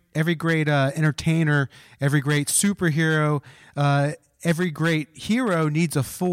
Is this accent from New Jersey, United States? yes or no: yes; New Jersey, United States; So I just want to tell you a personal story is I grew up in South Jersey, and I played in a garage band